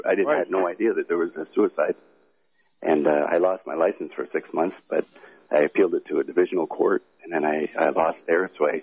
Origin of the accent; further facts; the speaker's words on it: Ontario, Canada; So anyways, I'm a nurse from Ontario.